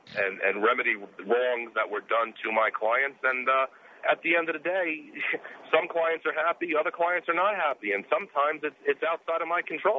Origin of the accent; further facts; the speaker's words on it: New York, United States; graduated from a law school in New York. I was born and raised in New York.